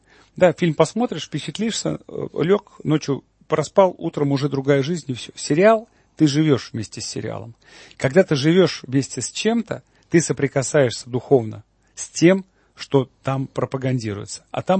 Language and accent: Russian; Moscow, Russia; also born or lived in Kazan; А потом я вырос, извините, в Москве в 80-е годы.